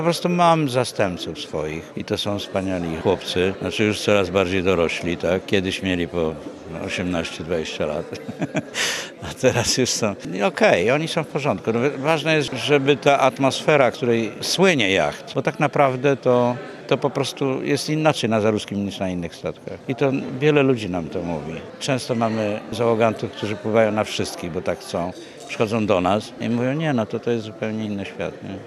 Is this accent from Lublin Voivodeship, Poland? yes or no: no; Warsaw, Masovian Voivodeship, Poland; Ja jestem niby z Warszawy, ale tak naprawdę to chyba jestem z sercem, to jestem bliżej Gdańska niż w Warszawie.